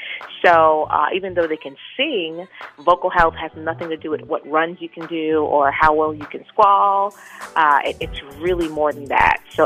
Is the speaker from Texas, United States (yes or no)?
no; Brooklyn, New York, United States; born there; I was born in Brooklyn, New York.